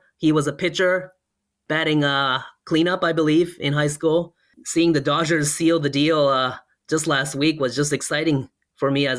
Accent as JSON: {"language": "English", "country": "Japan", "tie": "born or raised there", "also_born_or_lived": "Virginia, United States", "second_language": "English", "said": "I was born and raised here in Japan, but I went to an international school in Tokyo through high school. I then spent 4 years studying at a university in Virginia."}